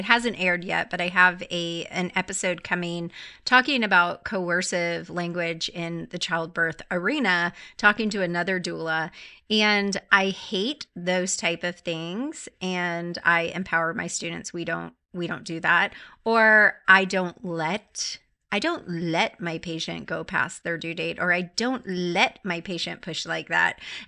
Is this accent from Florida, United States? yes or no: yes; Clearwater, Florida, United States; So I'm from Clearwater.